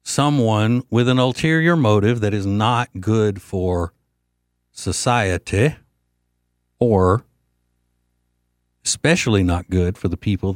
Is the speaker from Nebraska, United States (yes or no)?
no; Louisiana, United States; And then somebody here from my home state of Louisiana that always is insulting me says